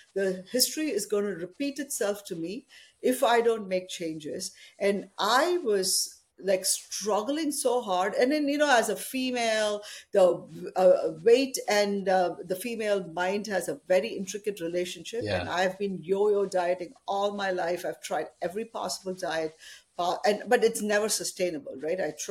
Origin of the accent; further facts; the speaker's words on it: Chennai, Tamil Nadu, India; even though I'm South Indian, like proper Chennai person, rice was not my big favorite